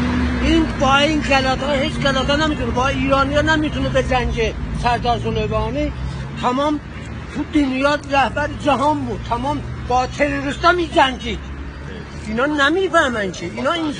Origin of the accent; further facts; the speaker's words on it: Tabriz, East Azerbaijan, Iran; بچه تبریزم